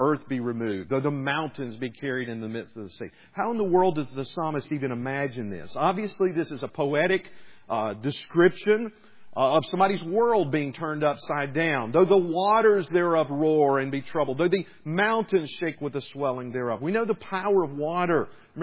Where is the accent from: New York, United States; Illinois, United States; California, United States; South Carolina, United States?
South Carolina, United States; This was 160 years ago in my home state of South Carolina that the first shots were fired upon that fort there.